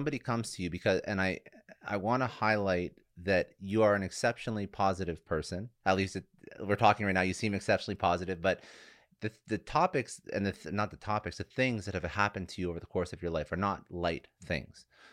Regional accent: Canada; I'll take a hockey analogy because I'm Canadian.

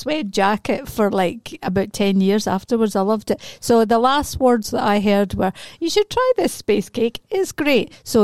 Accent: Scotland, United Kingdom; But we're Scottish, so we like a bargain.

